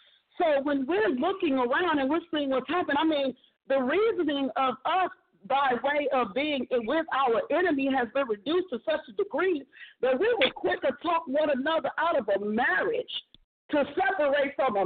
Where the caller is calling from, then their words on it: St. Louis, Missouri, United States; I'm calling from St. Louis.